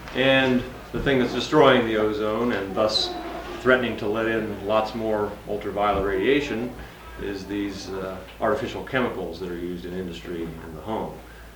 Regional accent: Santa Cruz, California, United States; I'm from Santa Cruz, California. That's where I live

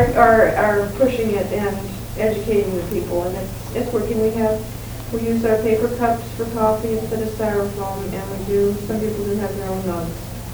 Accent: Bremerton, Washington, United States; from Bremerton, Washington.

